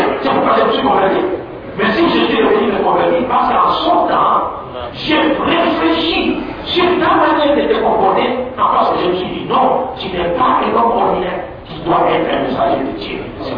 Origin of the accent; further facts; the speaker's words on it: DR Congo; Chez moi, à l'RDC